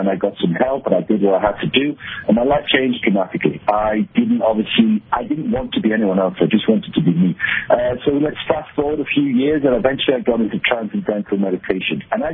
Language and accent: English; Liverpool, North West England, United Kingdom; moved away; also born or lived in Barcelona, Spain; I come from Liverpool in the north of England, hence the slightly strange accent. And then I actually lived in Barcelona, Spain for the past 14 years, and I've currently been traveling around the world